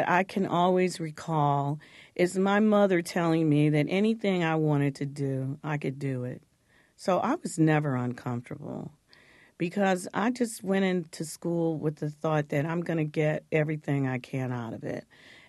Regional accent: Detroit, Michigan, United States; I had a great time growing up in Detroit, and it only changed when the world change and integration and came into play

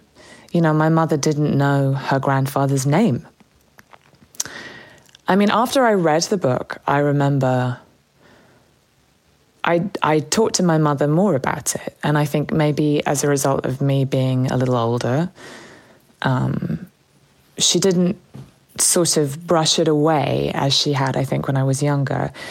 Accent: England, United Kingdom; growing up in the English countryside and going to very sort of white private schools

